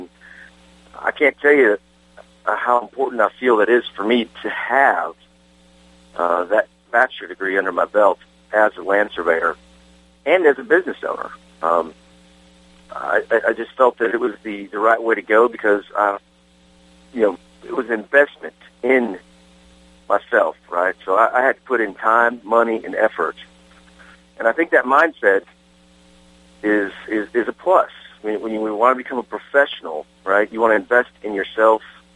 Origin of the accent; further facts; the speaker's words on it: Minnesota, United States; born there; also born or lived in Illinois / Arkansas / Texas / North Carolina; So I was born in Minnesota, but I've lived in Minnesota, Illinois, Arkansas, Texas, North Carolina, and Costa Rica, and then Tennessee.